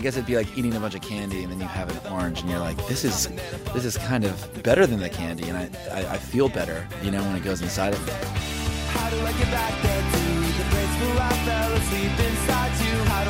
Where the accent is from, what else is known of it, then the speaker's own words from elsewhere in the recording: Oklahoma City, Oklahoma, United States; also born or lived in Lubbock, Texas / Detroit, Michigan / Tulsa, Oklahoma; I was born in Lubbock, Texas, and then my family moved to Detroit, Michigan, and then we moved to Tulsa, Oklahoma, and then to Oklahoma City.